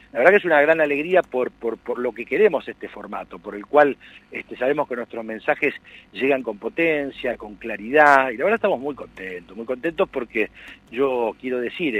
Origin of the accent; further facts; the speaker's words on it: Patagonia, Argentina; siendo patagónico, ¿no?